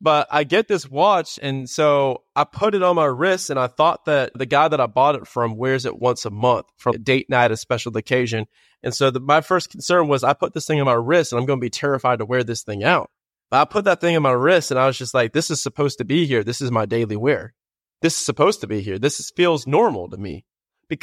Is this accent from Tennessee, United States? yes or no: yes; Tennessee, United States; now in Austin, United States; Tennessee.